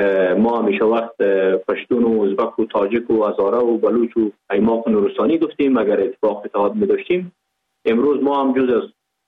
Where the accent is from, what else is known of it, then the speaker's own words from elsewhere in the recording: Pakistan; چون ما در اینجا بزرگ شدیم، در اینجا به دنیا آمدیم، ما در افغانستان چی کنیم؟ ما از افغانستان نیستیم، ما از پاکستان هستیم.